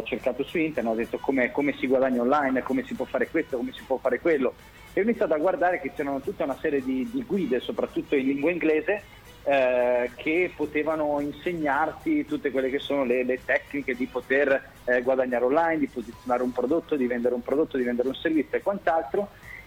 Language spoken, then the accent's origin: Italian; Milan, Lombardy, Italy; now in Rome, Italy; io mi trovavo, diciamo, a Roma, perché sono cresciuto a Milano, i miei genitori erano a Milano, ero venuto a Roma per la squadra per nuotare.